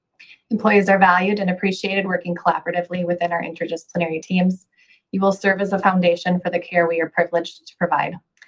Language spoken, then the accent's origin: English; Duluth, Minnesota, United States; I grew up here in Duluth, and I stay in this community because of the lifestyle that the area offers.